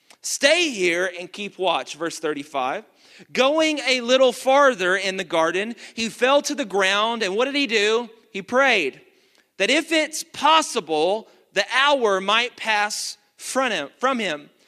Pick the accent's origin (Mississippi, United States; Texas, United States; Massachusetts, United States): Texas, United States; Dallas; But it's great to us because we're not from Houston. Like, I know to you it's mud water, and that's reality. But for us, we didn't have that mud water back in Dallas, okay?